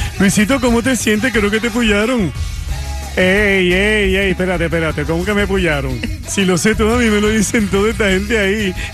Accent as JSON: {"language": "Spanish", "country": "Puerto Rico", "said": "Ahora somos los Avengers boricuas."}